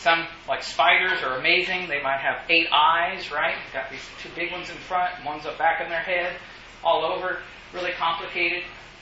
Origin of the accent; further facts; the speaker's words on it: Sweetwater, Texas, United States; So I grew up in Sweetwater, Texas, I know. But only from high school on up.